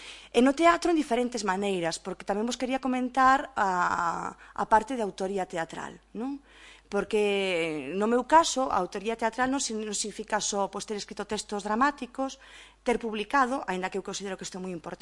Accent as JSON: {"language": "Galician", "town": "Maniños", "region": "Galicia", "country": "Spain", "said": "son de Maniños, e se coñece desa zona, está a Fene, e logo unha das parroquias semirurais en Maniños que está pegada a Mugardos."}